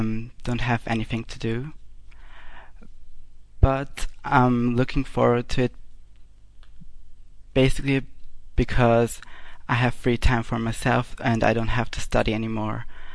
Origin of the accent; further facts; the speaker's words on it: Basel, Basel-Stadt, Switzerland; English is a second language; I'm from Basel, but now I live in Riehen. That's a city in Basel.